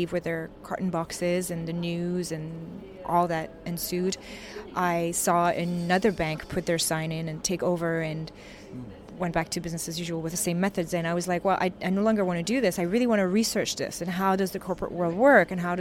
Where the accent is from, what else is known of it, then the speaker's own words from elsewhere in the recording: Canada; also born or lived in New York; I'm also Canadian, where I've lived most of my life. I'm also a New Yorker, where I've lived a very long time